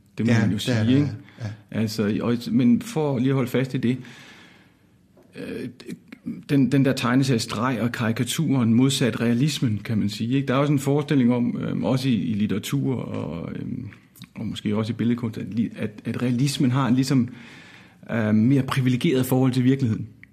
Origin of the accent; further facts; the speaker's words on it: Risskov, Central Denmark Region, Denmark; Altså, jeg kan huske, da jeg var barn i Risskov